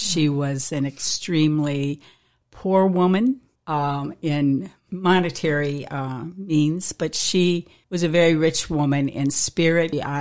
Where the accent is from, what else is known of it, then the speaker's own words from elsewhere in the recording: Mount Jackson, Virginia, United States; Well, I am originally from Mount Jackson, Virginia, and I'm currently living there again. I grew up in the country. I'm a country girl. I always say I'm just a poor girl from the mountains.